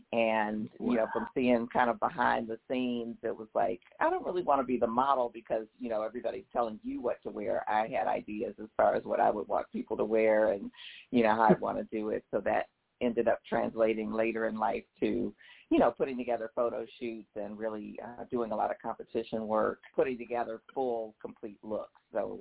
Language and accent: English; Detroit, Michigan, United States; also born or lived in Washington, D.C.; now in Raleigh, United States; Well, right now I live in Raleigh, North Carolina. I'm originally from the Detroit, Michigan area, and I spent most of my career in the Washington, D.C. metropolitan area, the DMV, as everybody calls it.